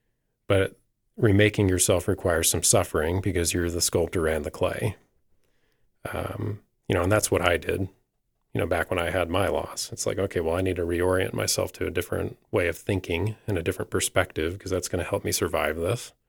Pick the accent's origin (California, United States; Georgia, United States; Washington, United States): Washington, United States; So I'm from Southwest Washington, and, you know, kind of as rural as Washington State gets on the western side. Grew up in a small town